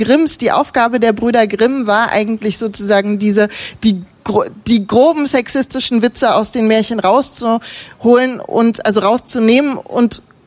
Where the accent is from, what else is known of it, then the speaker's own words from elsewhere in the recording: East Germany, Germany; Ich bin eine Frau, ich komme aus dem Osten, ich habe eine Behinderung